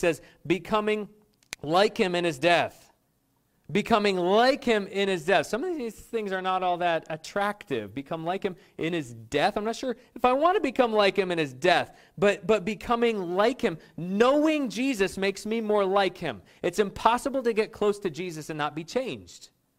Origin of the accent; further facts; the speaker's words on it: Vermont, United States; I grew up skiing in Vermont and loved it.